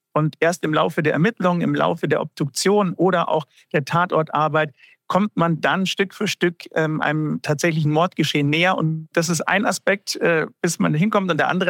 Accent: Munich, Bavaria, Germany; Und ursprünglich komme ich aus München und habe dann im Laufe meines Lebens, meiner Karriere, so ein paar Stationen abgeklappert. Ich war in der Rechtsmedizin in München tätig, in Schweden, in Stockholm, in Österreich, in Salzburg

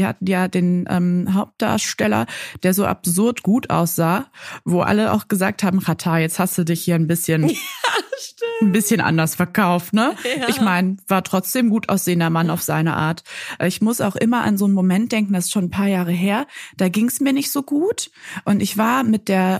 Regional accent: Mönchengladbach, North Rhine-Westphalia, Germany; Ich komme aus Mönchengladbach.

